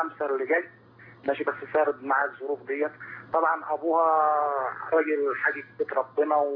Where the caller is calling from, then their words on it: Jordan; انا بكلمك من الاردن